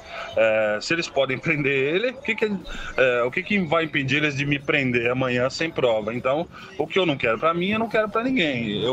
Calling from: São Paulo, Brazil; sou aqui de São Paulo.

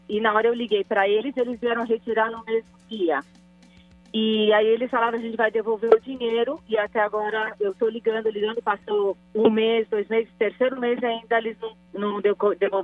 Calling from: São Paulo, Brazil; Eu falo de São Paulo, capital.

